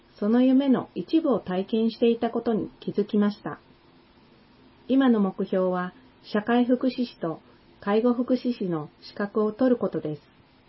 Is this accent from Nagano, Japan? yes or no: no; Osa, Okayama, Japan; 大佐出身です。生まれてこの方22年、生まれも育ちも大佐で大自然の中で育ちました。